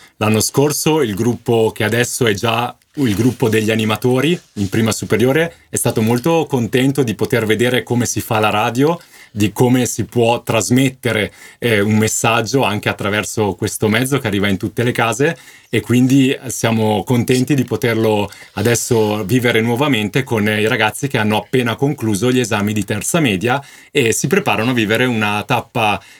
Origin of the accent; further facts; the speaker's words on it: Milan, Lombardy, Italy; also born or lived in Varese / Cassano Magnago; Sono originario di Milano, però dopo l'ingresso in seminario poi sono sempre stato prete o vicino Varese a Cassano Magnago, poi adesso in seminario e qui a Varese.